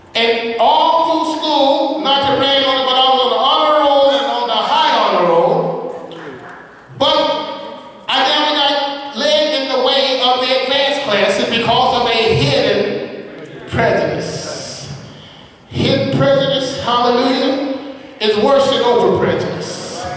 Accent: the South, United States; now in New York, United States; I grew up in the South in the 50s and the 60s.

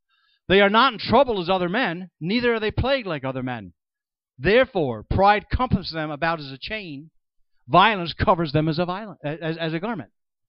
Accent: Middletown, New York, United States; We traveled not too far from here, an hour and a half, hour and 40 minutes, to my hometown of Middletown, New York.

